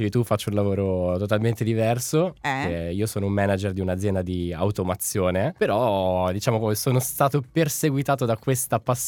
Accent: Milan, Lombardy, Italy; Sono di Milano.

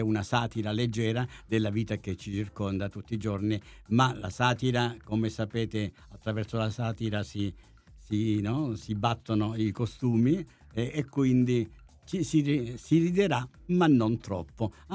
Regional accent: Apulia, Italy; accent: Salentino; la trasposizione nel nostro dialetto salentino

